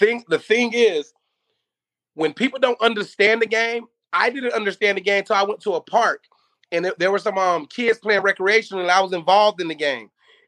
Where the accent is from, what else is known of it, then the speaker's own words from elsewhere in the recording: the South, United States; But I'm from the South, man, right now, and I gotta support Atlanta